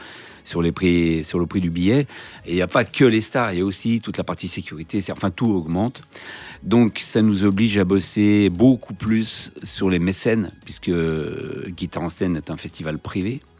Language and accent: French; France; Je crois que chez nous en France, ça doit être 3 dates ou 4 dates maximum